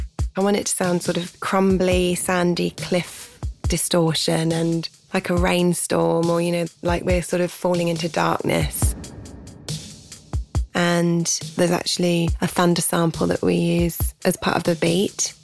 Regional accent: England, United Kingdom; When I was a kid growing up in England, it sounded like American highways and dusty roadside bars

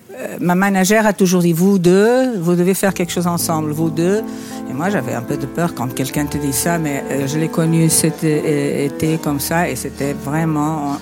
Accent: Porto, Norte, Portugal; French is a second language; Et on a été beaucoup influencés par les Anglais, so British, surtout ouais. de la ville d'où je viens, Porto.

